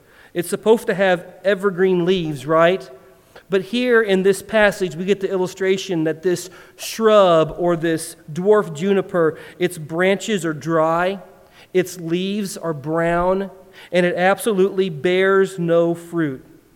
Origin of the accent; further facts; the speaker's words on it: Midwest, United States; and I said, hey, I'm from the Midwest. You should put ranch on it, right? That's what we say to everything in the Midwest.